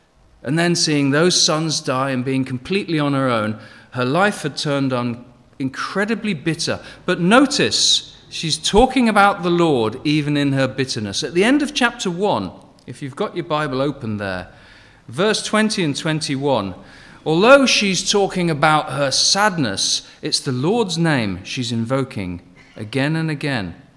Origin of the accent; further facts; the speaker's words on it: Henley, South East England, United Kingdom; born there; I was born in Henley, so I haven't got far in life either, Johnny.